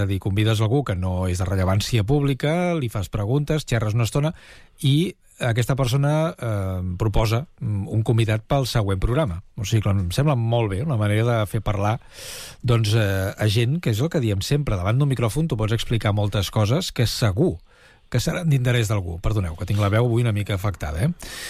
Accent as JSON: {"language": "Catalan", "town": "Terrassa", "region": "Catalonia", "country": "Spain", "said": "jo no em considero de Mata de Pere perquè no ho he sigut mai, soc terrassenc"}